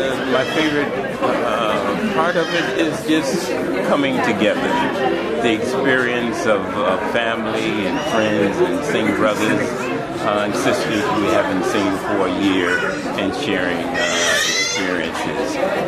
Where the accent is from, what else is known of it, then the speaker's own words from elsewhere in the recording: The Woodlands, Texas, United States; I'm from the Woodlands, Texas, which is just outside of Houston, Texas.